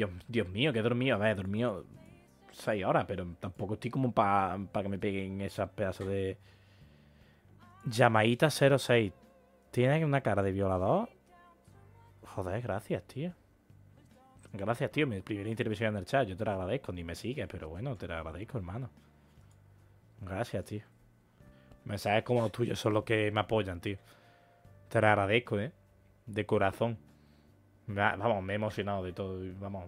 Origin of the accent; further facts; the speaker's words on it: Córdoba, Andalusia, Spain; Soy de Córdoba, pues, normal. Bonita, bonita ciudad, la verdad. Bonita, preciosa, diría yo.